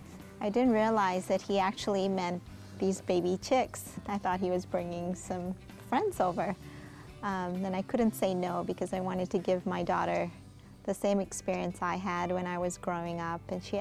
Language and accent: English; Goa, India; So I grew up with chickens in Goa, in India. And I remember my childhood running to the coop trying to gather these eggs when I was young.